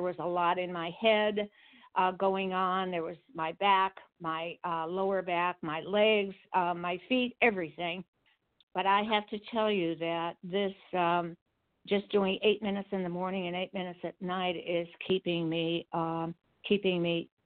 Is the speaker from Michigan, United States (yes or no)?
no; Paso Robles, California, United States; I'm from Paso Robles, California. It's halfway between Los Angeles and San Francisco in a beautiful brick-growing area.